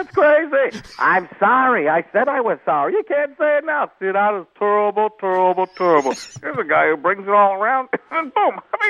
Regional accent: Wisconsin, United States; I'm from Wisconsin, so I guess in that sense.

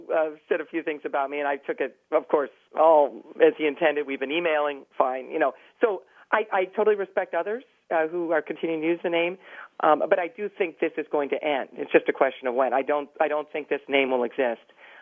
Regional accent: Toledo, Ohio, United States; I grew up in Toledo

